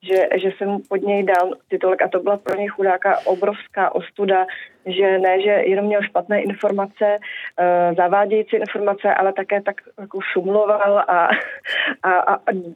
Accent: Prague, Czechia; já jsem byla z Prahy a nebyla jsem z Hamburku

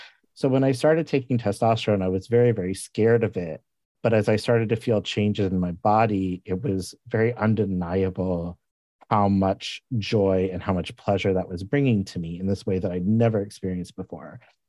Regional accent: Missouri, United States; also born or lived in Tulsa, Oklahoma; I was living in Tulsa, Oklahoma, which is actually where I was born. But I grew up in Southwest Missouri.

